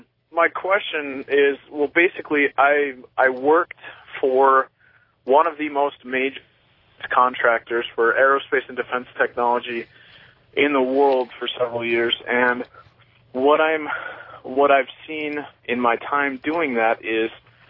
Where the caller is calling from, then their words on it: Eagle Mountain, Utah, United States; I'm calling from Eagle Mountain, Utah.